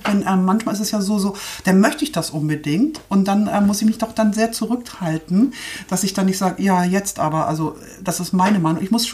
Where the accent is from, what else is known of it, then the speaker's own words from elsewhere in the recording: Cuxhaven, Lower Saxony, Germany; Und ich komme aus Cuxhaven